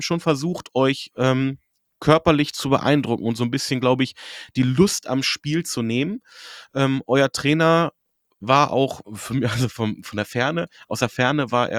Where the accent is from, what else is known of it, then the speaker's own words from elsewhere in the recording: Hanover, Lower Saxony, Germany; Und ich bin Hannoveraner, ich kenne Hannover seit vielen, vielen Jahren